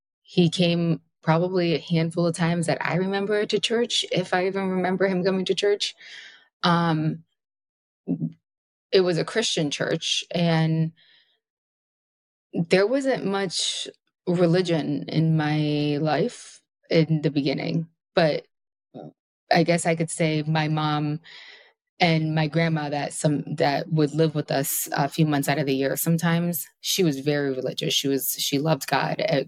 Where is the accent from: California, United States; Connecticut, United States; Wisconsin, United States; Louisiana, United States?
Connecticut, United States; I'm from Connecticut.